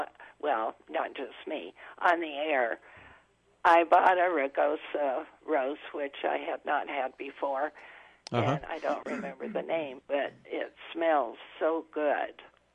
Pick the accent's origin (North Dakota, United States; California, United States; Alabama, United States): North Dakota, United States; born there; I was born in North Dakota, so we have lots of lilacs.